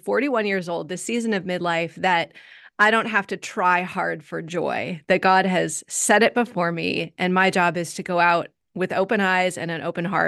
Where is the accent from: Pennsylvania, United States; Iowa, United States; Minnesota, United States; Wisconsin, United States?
Wisconsin, United States; now in Mission Viejo, United States; We're in Orange County, Mission Viejo, but I am originally from the North Woods of Wisconsin.